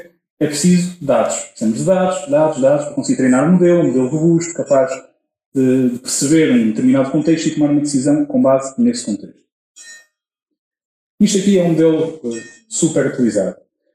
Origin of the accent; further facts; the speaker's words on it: Cabeceiras de Basto, Norte, Portugal; sou de Cabeceiras Vasco